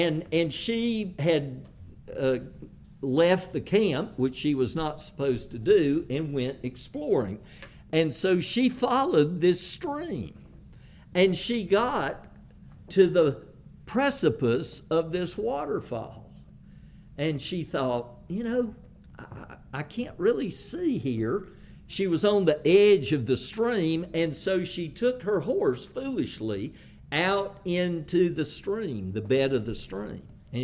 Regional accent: Roaring Gap, North Carolina, United States; on the crest of the Blue Ridge Mountains near where I grew up in Roaring Gap, North Carolina

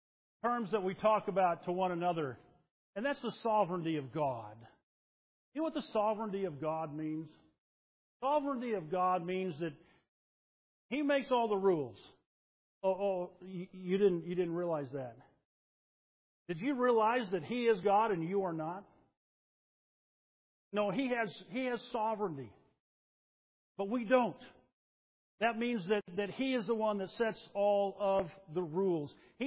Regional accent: United States; She didn't like me because I'm from America and she is not.

